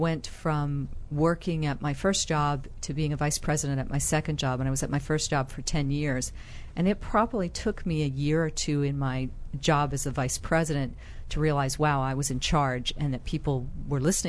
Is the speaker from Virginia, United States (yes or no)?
yes; Virginia, United States; also born or lived in Germany; Well, I say I'm from Virginia, but my father was in the military, so I moved up until I went to high school, and I was born in Germany.